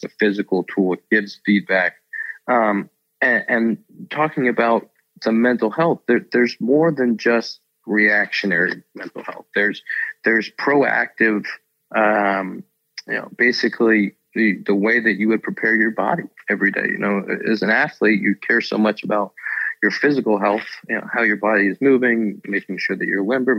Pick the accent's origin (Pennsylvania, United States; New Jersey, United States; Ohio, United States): Pennsylvania, United States; Pittsburgh; when you grow up in a city, like I grew up in Pittsburgh